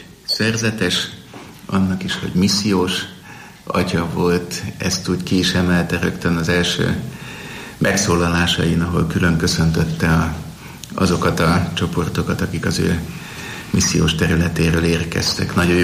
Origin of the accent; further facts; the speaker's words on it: Budapest, Hungary; Én második kerületben értelmiségi, nagyon vallásos közegben nőttem föl, szinte búrra alatt